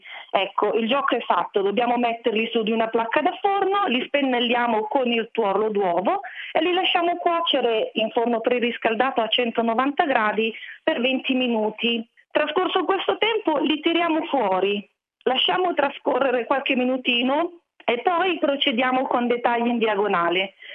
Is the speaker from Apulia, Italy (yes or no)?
no; Lombardy, Italy; also born or lived in Florence; io vengo dalla provincia di Varese, ma ho girato per motivi di lavoro diverse regioni d'Italia. Ho vissuto 2 anni a Firenze, qualche mese a Trento, poi ho sposato un marito romano.